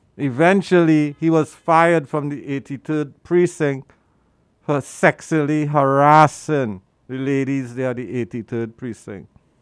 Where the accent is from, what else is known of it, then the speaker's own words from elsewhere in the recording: Brooklyn, New York, United States; I said, I'm from Brooklyn, New York. Yeah, because this is my home now, brothers. Yeah, in Bushwick.